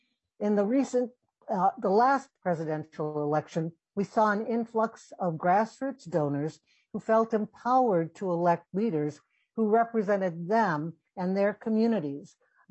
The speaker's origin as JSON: {"language": "English", "town": "Chicago", "region": "Illinois", "country": "United States", "tie": "born or raised there", "lives_now": "St. Paul, United States", "said": "I live in St. Paul. I grew up in Chicago as a daughter of Filipino immigrants who came to the United States after World War II."}